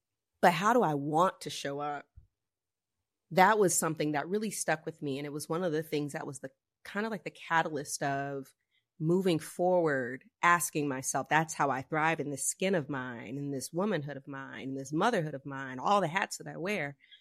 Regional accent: the South, United States; I grew up in the South. In the 80s, and I was, you know, rolled really deep with my cousins.

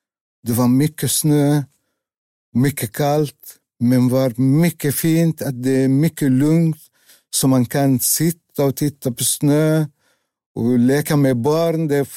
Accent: Lebanon; Eftersom jag har gått i skolan hemma i Libanon bara 5-6 år.

